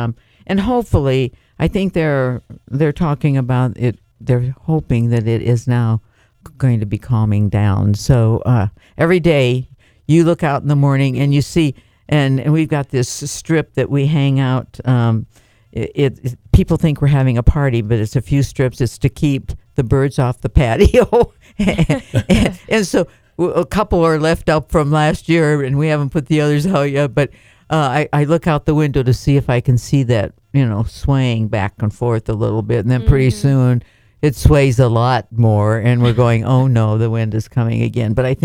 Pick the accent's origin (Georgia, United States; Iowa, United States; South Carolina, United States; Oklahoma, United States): Iowa, United States; also born or lived in Minnesota; I grew up in Iowa and went down to the river with my dad catfishing, and then northern Minnesota, we went fishing for everything.